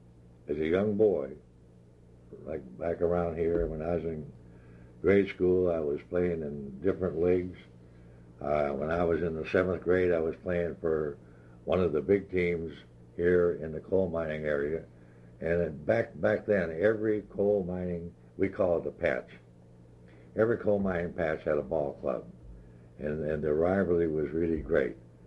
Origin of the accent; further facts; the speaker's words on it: Grindstone, Pennsylvania, United States; to take me to a neighboring coal mining town to start and to play the outfield for my hometown, which was Grindstone, Colonial Four.